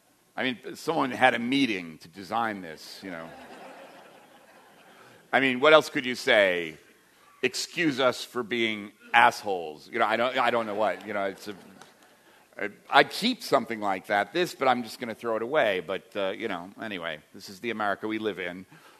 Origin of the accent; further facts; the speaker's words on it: Midwest, United States; also born or lived in East Coast; now in Eugene, United States; I'm from Midwest and the East Coast. Grew up as IBM brat, moved around. I never stayed in one place long enough.